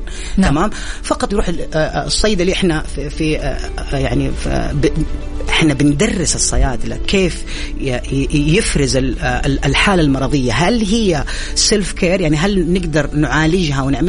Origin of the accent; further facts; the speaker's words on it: Saudi Arabia; يوصل حجم السوق الادويه اللاوصفيه عندنا في السعوديه مليار ريال